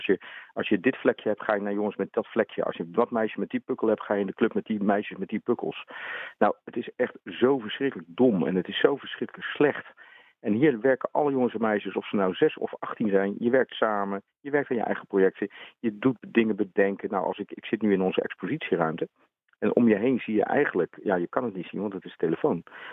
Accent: Rotterdam, South Holland, Netherlands; Dat is vroeger in Rotterdam eigenlijk ontstaan, want ik ben een Rotterdammer.

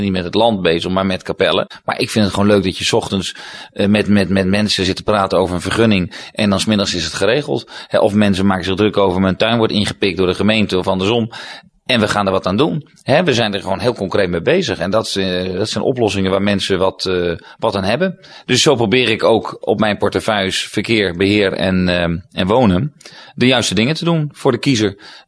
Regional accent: The Hague, South Holland, Netherlands; Want ik kom uit Den Haag

